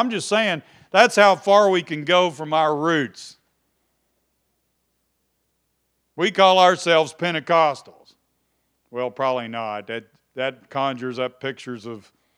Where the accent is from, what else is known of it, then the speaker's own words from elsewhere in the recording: Kentucky, United States; Hey, I'm from Kentucky. I don't like to hear that.